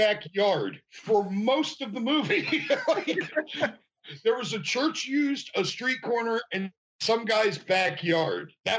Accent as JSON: {"language": "English", "region": "Ohio", "country": "United States", "tie": "born or raised there", "said": "It looked like where I grew up in Holmes County."}